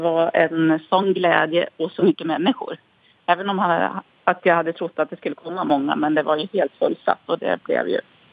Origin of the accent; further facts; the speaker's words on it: Norberg, Västmanland County, Sweden; Jag är faktiskt också född och uppvuxen i Norberg